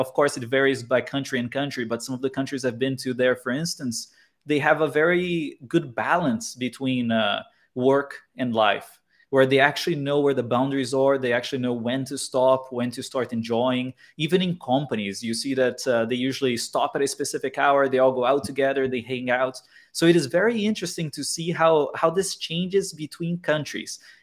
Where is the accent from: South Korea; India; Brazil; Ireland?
Brazil; moved away; also born or lived in Switzerland / England / United States; I've lived in Switzerland, I've lived in England, I'm from Brazil, I lived in Brazil, I've lived in the United States. So I've moved a lot between different countries